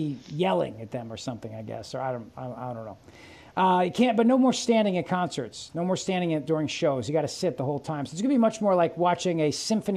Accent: New Jersey, United States; I want to tell a story about when I was 15 growing up in Jersey.

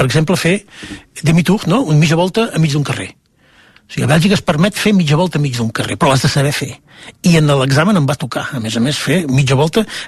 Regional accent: Catalonia, Spain; veure una mica el meu poble on vaig créixer i on tinc tants i tants i tants amics i tants records i respirar Girona

